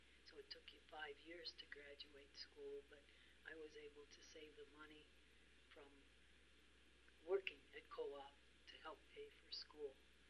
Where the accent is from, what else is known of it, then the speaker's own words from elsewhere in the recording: Cleveland, Ohio, United States; also born or lived in St. Louis, Missouri; I was born in St. Louis, Missouri, and I'm the only child. We lived there probably less than a year, and my father thought that he could get work in Ohio, and so they moved to Cleveland, Ohio